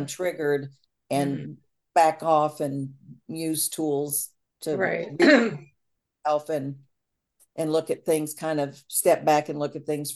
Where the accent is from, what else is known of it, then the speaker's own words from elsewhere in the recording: Southern US, United States; I grew up in the South. I mean, what can I say?